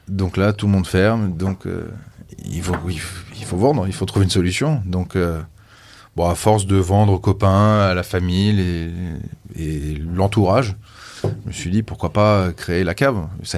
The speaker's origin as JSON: {"language": "French", "country": "France", "said": "Ouais, d'être en vérité français épicurien, en fait."}